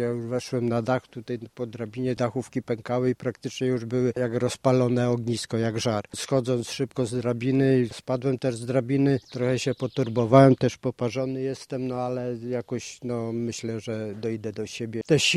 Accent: Swołowo, Pomeranian Voivodeship, Poland; Dom, w którym się wychowałem, w którym mieszkał mój dziadek po wojnie, tutaj był jako osadnikiem, mój ojciec, no ja tu praktycznie od urodzenia, no tu sam fakt sentymentalny. … Swołowo 1.

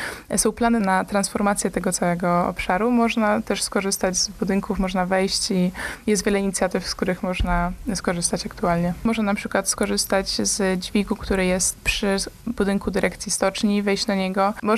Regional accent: Gdynia, Pomeranian Voivodeship, Poland; w którym się wychowało praktycznie, bo jestem z Gdynia, ale Gdańsk nazywam swoim miastem, ponieważ to jest Trójmiasto, zintegrowana tkanka

